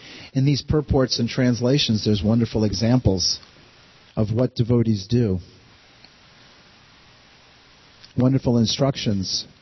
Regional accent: East Coast, United States; he was here and I grew up on the East Coast.

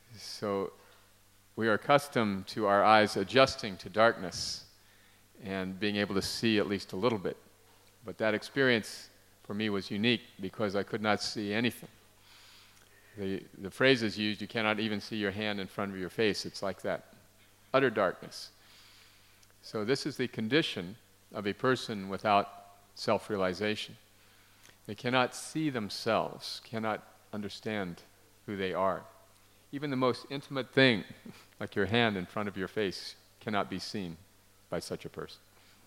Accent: New Mexico, United States; I'm from New Mexico, a state in the United States where there are these famous caves called Carlsbad Caverns. And many times when I was a young man, my family would go there to visit.

